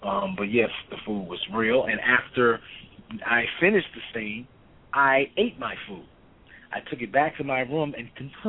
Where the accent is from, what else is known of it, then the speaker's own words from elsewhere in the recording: Washington, District of Columbia, United States; I'm from Washington, D.C.